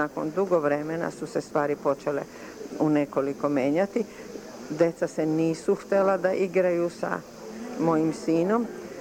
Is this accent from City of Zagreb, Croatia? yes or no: yes; Zagreb, City of Zagreb, Croatia; Ja sam došla iz Zagreba 46. godine i došla sam da radim u kadrovsko odeljenje Centralnog komiteta na godinu, dve maksimum.